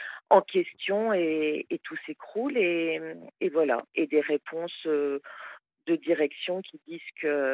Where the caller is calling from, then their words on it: Metz, Grand Est, France; j'ai 40 ans et ce soir, je vous appelle de Metz.